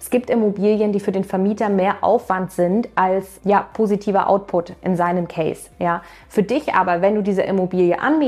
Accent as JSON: {"language": "German", "region": "Baden-Württemberg", "country": "Germany", "said": "in Freiburg in Deutschland, ist ganz in der Nähe von meiner Heimat, wo ich ursprünglich herkomme."}